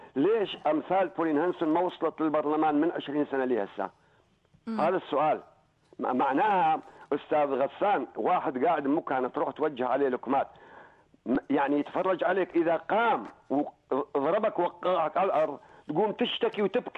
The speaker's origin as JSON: {"language": "Arabic", "country": "Iraq", "lives_now": "Australia", "said": "انا عراقي لاجئ"}